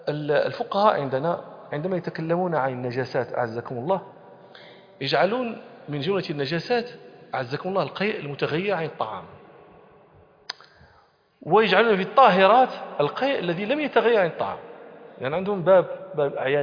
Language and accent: Arabic; Morocco; يعني أقول دائما للطلبة عندنا في المغرب